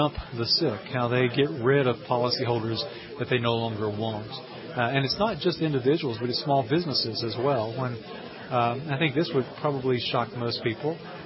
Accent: Tennessee, United States; I'm from Tennessee. I went back to visit family in the summer of 2007.

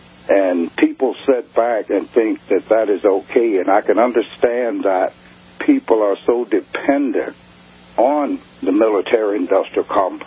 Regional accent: Mississippi, United States; No. I joined. I grew up in Mississippi.

